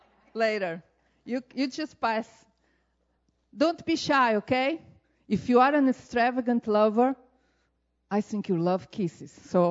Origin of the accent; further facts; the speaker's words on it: Angola; born there; English is a second language; I was born in Africa, and Africa, Angola was a colony of Portugal. If you make counts, I was born in 1960